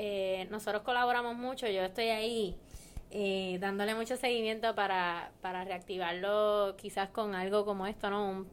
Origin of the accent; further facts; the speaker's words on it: Puerto Rico; por lo menos en comida nosotros sabemos que somos boricuas